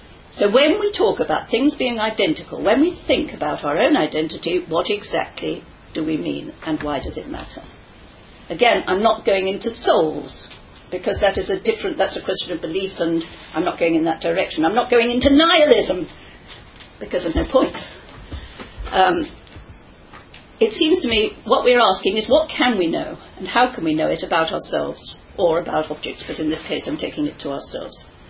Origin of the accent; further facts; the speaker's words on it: England, United Kingdom; I'm English back so many generations, because I come from lower class origins, so you can't go back too far.